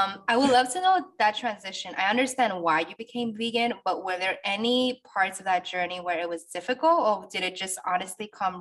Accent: New York City, New York, United States; I'm a New Yorker too. I also grew up in the LES, and I feel like we're definitely resilient creatures.

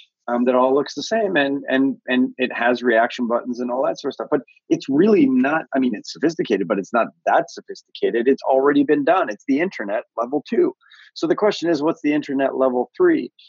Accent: Canada; Obviously, I am Canadian. You can probably hear from my accent.

